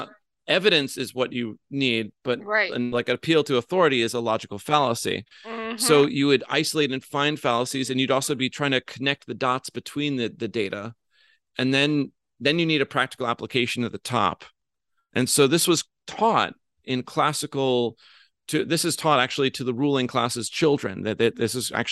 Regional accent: New York, United States; Why do I sound so confident besides growing up in New York State?

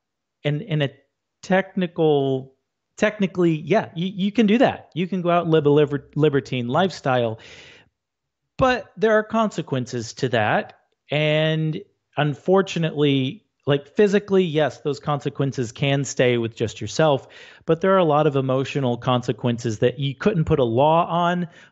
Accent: Northern US, United States; I'm originally from the North. My family didn't even come to America until halfway through the Civil War.

